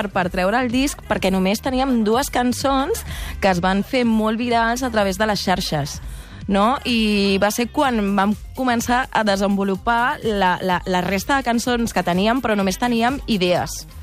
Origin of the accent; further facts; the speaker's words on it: Montcada i Reixac, Catalonia, Spain; Som de barri, som de l'extraradi, som de Montcada i Reixac